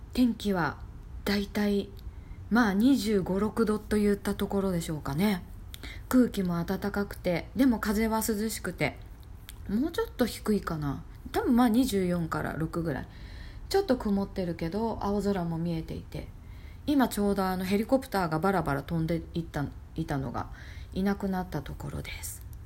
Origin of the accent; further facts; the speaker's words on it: Chiba, Japan; now in Brazil; ちょうど私が千葉出身なんですけど、千葉みたいな感じの町なんです